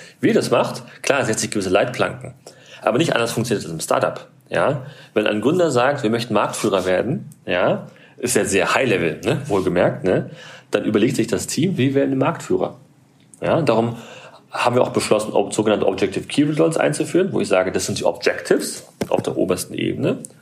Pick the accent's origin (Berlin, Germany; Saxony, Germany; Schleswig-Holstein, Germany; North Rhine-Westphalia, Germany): Berlin, Germany; Ich bin aus Berlin, ne, da braucht man das nicht.